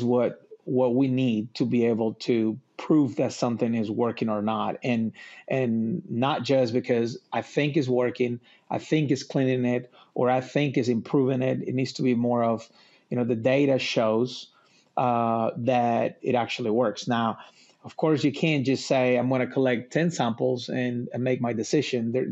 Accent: Lima, Peru; English is a second language; moved away as an adult; now in United States; I am from Peru, originally from Lima, Peru. And due to my dad's professional career, we moved a lot.

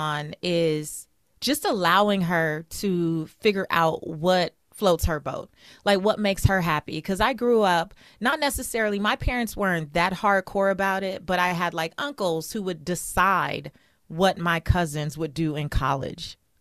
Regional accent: Belize; now in United States; A lot of people ask me if I am, but I am Belizean American.

